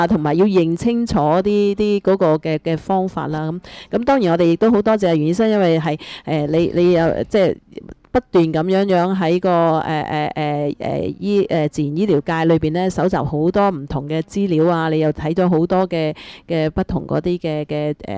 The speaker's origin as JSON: {"language": "Cantonese", "country": "China", "said": "对于我哋中国人嚟讲嘅时候，亦亚洲人嚟讲嘅时候"}